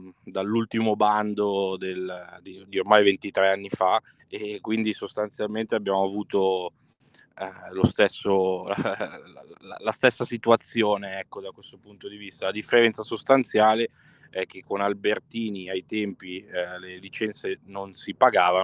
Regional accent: Rho, Lombardy, Italy; Sì, io abito a Rho, quindi precisamente sono di Rho, ma comunque sì, lavoro a Milano.

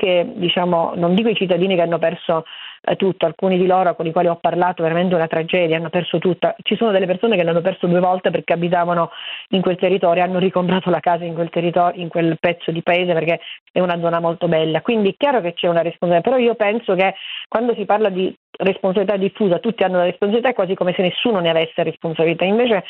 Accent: Niscemi, Sicily, Italy; moved away

